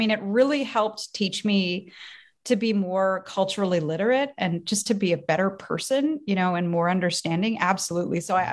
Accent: Washington, District of Columbia, United States; born there; I was born in Washington, D.C. from a mom who is from Canada and a dad who is from the States. So I'm a dual citizen

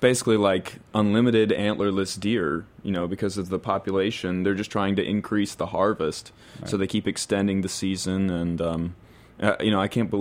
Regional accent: Knoxville, Tennessee, United States; Well, so I'm from Knoxville, and the, you know, the really good stuff is like in the central and western parts of the state.

